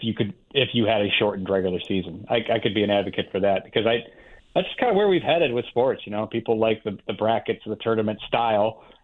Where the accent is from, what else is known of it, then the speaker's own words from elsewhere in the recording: Cleveland, Ohio, United States; I come from more of a small market mentality. You know, I live in Cleveland. I'm from Cleveland.